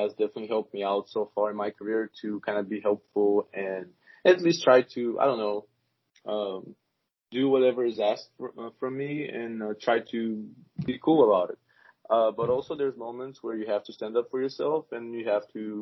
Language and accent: English; Bulgaria; English is a second language; now in United States; I'm in Georgia now. That's a great question. Thank you for that question. Living, growing up in Bulgaria and living there, it's, as you said, very different.